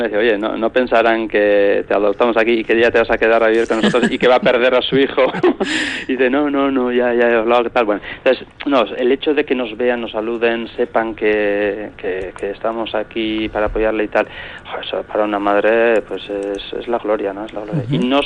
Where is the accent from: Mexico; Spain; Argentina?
Spain; Basque Country; nosotros, una familia que somos, digamos, vasco-finlandeses, ¿no? Mi mujer es de Finlandia, entonces muy integrados aquí